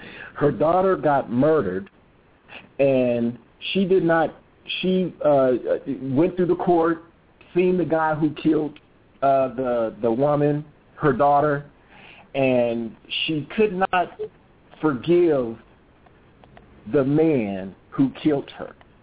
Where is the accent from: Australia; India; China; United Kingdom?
United Kingdom; England; now in United States; me and my sister, we were raised in England, and being in different races